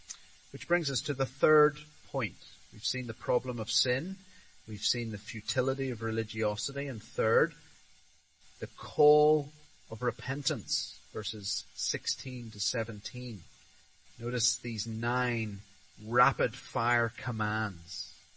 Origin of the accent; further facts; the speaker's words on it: Tanzania; I was brought up in Tanzania